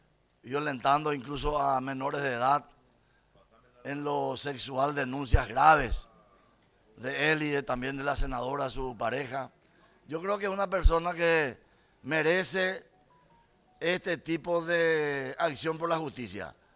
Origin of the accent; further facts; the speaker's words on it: Paraguay; Somos paraguayos, somos políticos, somos representantes del pueblo.